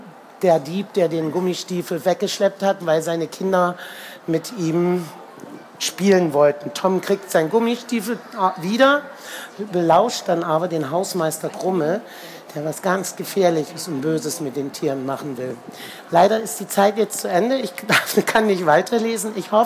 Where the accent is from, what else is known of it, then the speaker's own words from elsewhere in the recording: Berlin, Germany; weil ich komme aus Berlin, sie aus Aachen.